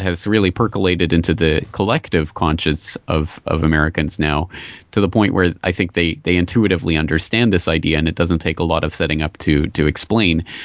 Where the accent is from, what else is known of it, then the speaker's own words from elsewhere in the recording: Canada; moved away as an adult; now in Japan; Well, I'm a Canadian living in Japan. I've been out in Japan since 2004.